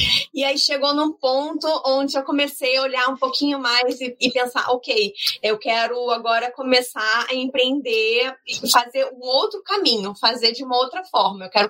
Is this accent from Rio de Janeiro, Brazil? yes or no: yes; Rio de Janeiro, Brazil; eu sou do Rio de Janeiro